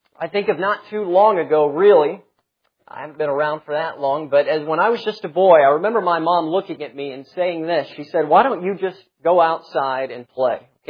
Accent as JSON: {"language": "English", "region": "Florida", "country": "United States", "tie": "born or raised there", "said": "I grew up in Florida. Of course, we have wasps here, that sort of thing."}